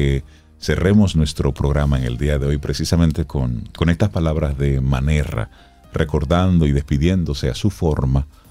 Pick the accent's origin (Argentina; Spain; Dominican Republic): Dominican Republic; Para nosotros como dominicanos, estar felices